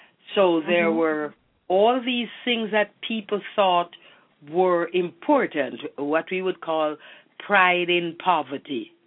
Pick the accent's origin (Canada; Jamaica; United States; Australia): Jamaica; the wonderful thing about growing up in Jamaica